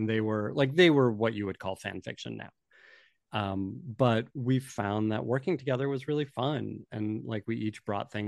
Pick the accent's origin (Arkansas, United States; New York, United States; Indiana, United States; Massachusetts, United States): Massachusetts, United States; Boston; But I'm originally from Boston. I graduated from Emerson College, which is where I learned how to write television.